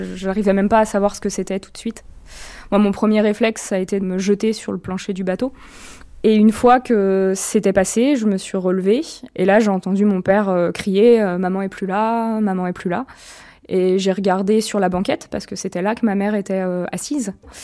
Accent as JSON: {"language": "French", "region": "Brittany", "country": "France", "said": "J'ai 35 ans. J'habite en Eure-et-Loire. Et je suis originaire de Bretagne."}